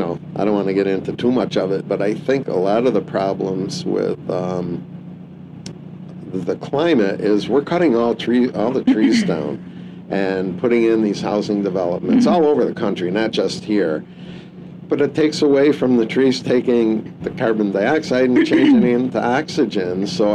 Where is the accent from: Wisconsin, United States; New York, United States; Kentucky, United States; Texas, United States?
New York, United States; Gloversville; I grew up in Gloversville, which I don't know if you know where that is